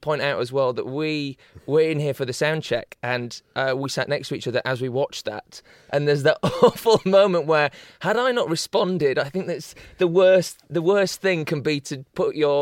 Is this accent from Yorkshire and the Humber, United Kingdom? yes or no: yes; Yorkshire and the Humber, United Kingdom; I'm from Yorkshire, and this is just a general sort of...